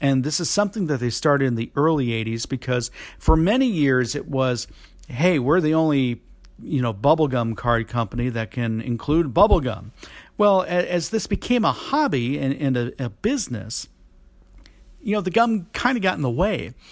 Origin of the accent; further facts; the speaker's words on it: Florida, United States; Now, for me, growing up in Florida, so what?